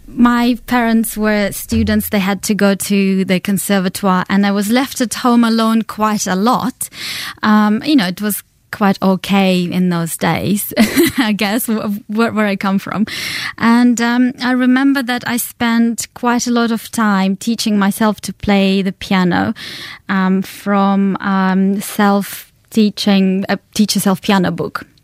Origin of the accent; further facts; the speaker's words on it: Siberia, Russia; English is a second language; moved away as an adult; now in New Zealand; I was born in Russia, and my family just found themselves, I guess, in New Zealand by chance.